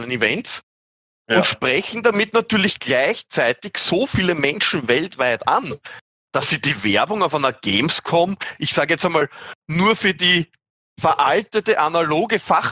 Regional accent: Austria; accent: Austrian; Und dann war aber mein Dialekt zu österreichisch

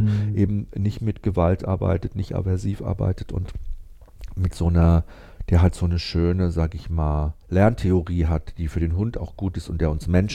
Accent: Northern Germany, Germany; Diese Leute sind anders und bei uns in Norddeutschland ist natürlich auch so, da sind sie ja auch manchmal halt ein bisschen so zurückhaltender

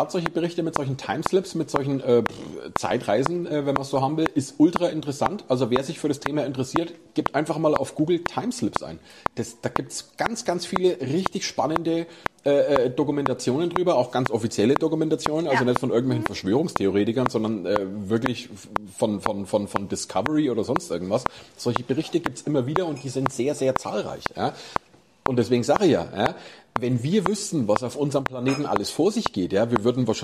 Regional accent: Bayreuth, Bavaria, Germany; Wie ich in Bayreuth gewohnt habe noch. Also ich bin ja in Bayreuth geboren und aufgewachsen.

